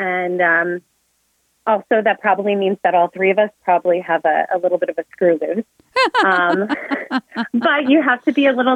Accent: Albany, New York, United States; So I'm from Albany, New York.

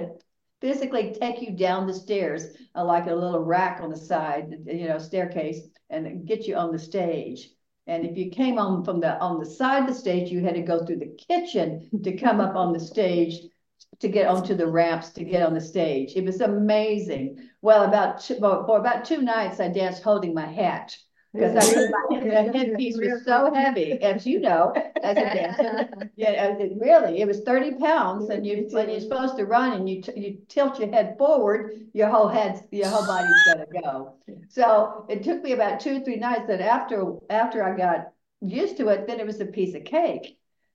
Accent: Texas, United States; and then we started dancing professionally at 16 in Texas. We're from Texas. And then I had my own dancers when I was 19 in a little club in Texas.

